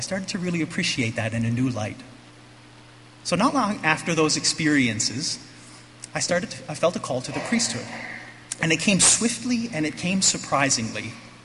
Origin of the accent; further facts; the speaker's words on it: St. John's, Newfoundland and Labrador, Canada; I grew up in St. John's, Newfoundland, with two older sisters. My mother was from a very small fishing community, and my father was from a mining island off the coast of Newfoundland. And I grew up attending Mass